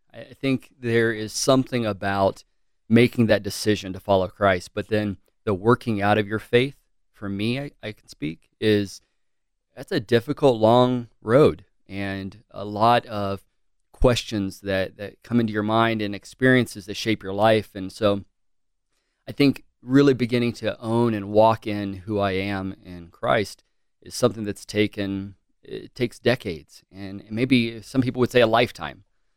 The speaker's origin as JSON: {"language": "English", "town": "Fort Worth", "region": "Texas", "country": "United States", "tie": "born or raised there", "also_born_or_lived": "Dallas / Houston", "said": "I was born in Fort Worth, Texas, but was raised"}